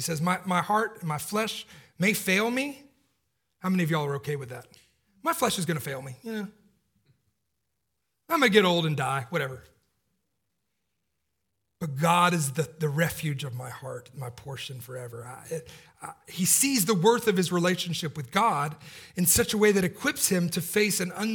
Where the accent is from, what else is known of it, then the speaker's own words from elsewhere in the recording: Atlanta, Georgia, United States; Miss Winners was the name of the chicken place in where I grew up in Atlanta.